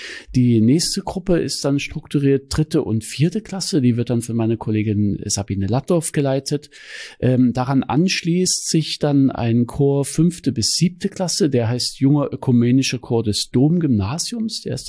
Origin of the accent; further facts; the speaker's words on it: Chemnitz, Saxony, Germany; now in Magdeburg, Germany; Ich denke auch so ein bisschen an meine Heimatstadt Chemnitz dann zurück.